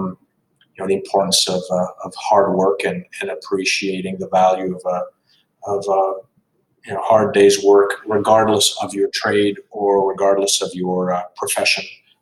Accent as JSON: {"language": "English", "town": "Longueuil", "region": "Quebec", "country": "Canada", "tie": "born or raised there", "also_born_or_lived": "Montreal", "said": "So I was born in Montreal. I grew up in Longueuil and lived in Longueuil until my early 20s."}